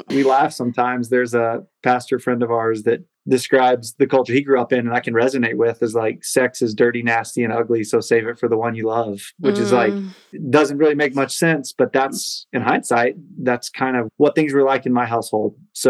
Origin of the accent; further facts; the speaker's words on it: the South, United States; I grew up in the South. I was a pastor's kid. So grew up in a Christian home